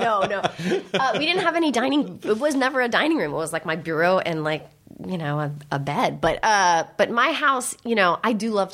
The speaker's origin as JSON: {"language": "English", "region": "California", "country": "United States", "tie": "born or raised there", "said": "Northern California."}